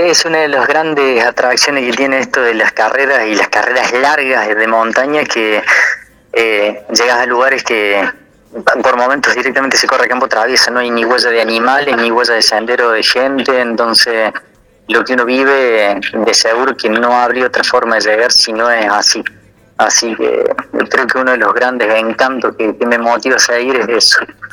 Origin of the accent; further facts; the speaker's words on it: Villa Allende, Córdoba, Argentina; Y más siendo gente, somos todos de Villa Allende.